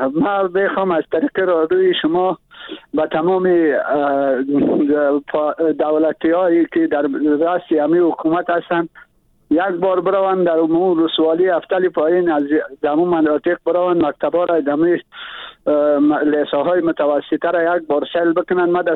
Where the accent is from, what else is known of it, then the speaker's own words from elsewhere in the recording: Badakhshan, Afghanistan; من اصلی از ولایت بدخشان هستم